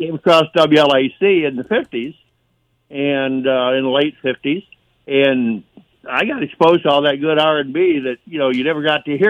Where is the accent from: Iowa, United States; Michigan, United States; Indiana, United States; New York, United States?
Michigan, United States; yeah, well, you know, I grew up in Western Michigan.